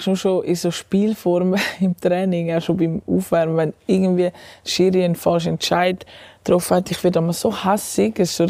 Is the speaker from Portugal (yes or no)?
no; Switzerland; obwohl ich bin Schweizerin, ich bin da aufgewachsen, ich kann die Sprache, wir sind integriert.